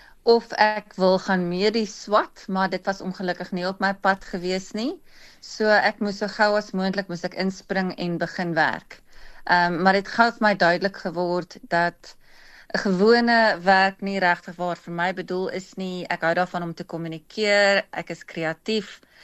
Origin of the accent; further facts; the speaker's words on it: Pretoria, Gauteng, South Africa; also born or lived in various towns; Ek is gebore en getooi in Pretoria, maar het ook verskillende dorpe besoek of gebly. Ek was in 13 verskillende skole gewees, maar uiteindelik weer terug in Pretoria, maar ek werk in Johannesburg.